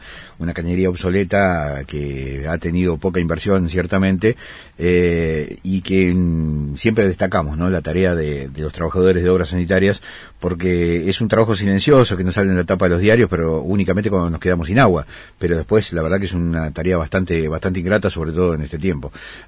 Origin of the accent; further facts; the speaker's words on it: Paraná, Entre Ríos, Argentina; yo soy de Paraná, más allá de que tengo un conocimiento de parte del territorio de Concordia